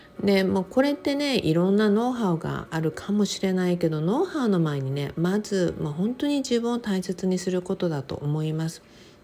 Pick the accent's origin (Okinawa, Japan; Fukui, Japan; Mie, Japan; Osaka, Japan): Okinawa, Japan; やっぱり沖縄に生まれ育った私としては